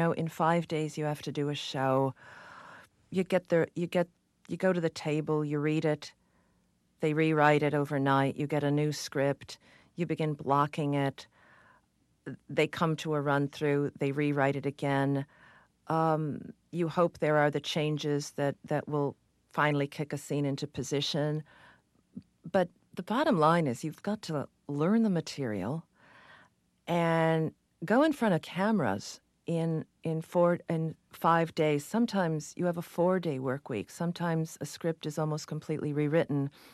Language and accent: English; Cheektowaga, New York, United States; moved away as an adult; now in New York City, United States; I'm actually from Cheektowaga, New York, which is a suburb of Buffalo, and I came to New York in 1970.